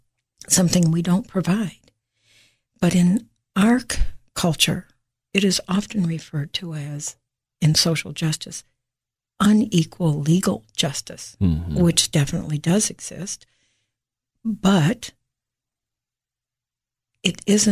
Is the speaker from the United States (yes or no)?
yes; Beloit, Wisconsin, United States; born there; I was born in Beloit, Wisconsin.